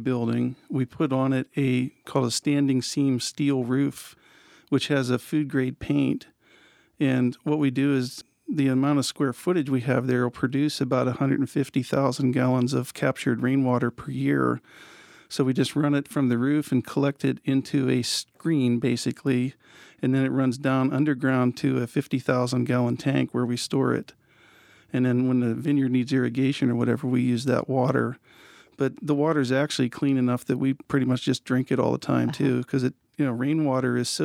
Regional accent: Pennsylvania, United States; Southwestern Pennsylvania was where I grew up. My picture on the label of the Dutch and Dewey products is actually my grandfather, and that's on the farm that I grew up on in Pennsylvania.

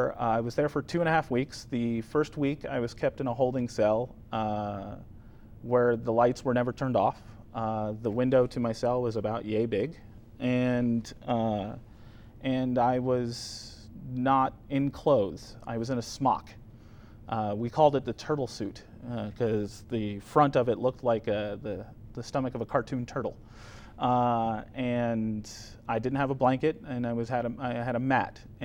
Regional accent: Washington, District of Columbia, United States; now in Las Cruces, United States; I was born and raised in Washington, D.C., grew up there, lived there for 35 years.

